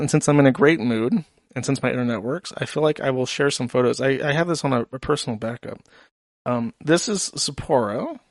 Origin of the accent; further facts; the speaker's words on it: United States; But as an American, it just made it more awkward.